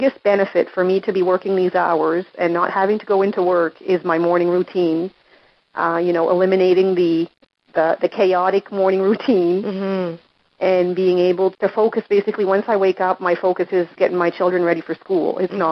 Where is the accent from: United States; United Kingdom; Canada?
Canada; Dieppe, New Brunswick; now in Saint John, Canada; I am originally from Dieppe, and I moved to St. John to start work here.